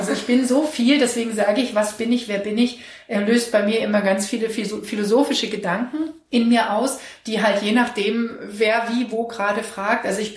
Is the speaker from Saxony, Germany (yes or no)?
no; Berlin, Germany; Genau, und auch in Berlin aufgewachsen, zwischen Lichtenberg und Pankow.